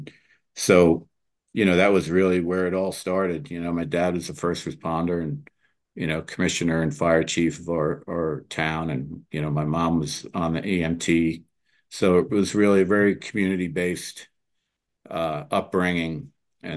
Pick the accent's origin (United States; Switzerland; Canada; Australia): United States; Port Jefferson Station, New York; they bought in 1959 in Port Jeff Station. So I was raised in Port Jeff Station